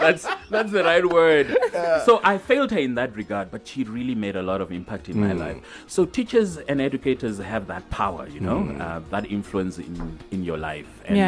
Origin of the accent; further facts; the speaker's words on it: Windhoek, Khomas, Namibia; I grew up in Windhoek, Katutura Boy, Katutura Central.